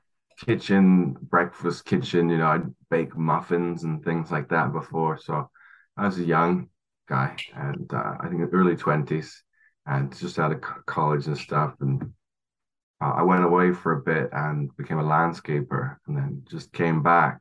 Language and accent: English; England, United Kingdom; now in Canada; Well, I'm from England.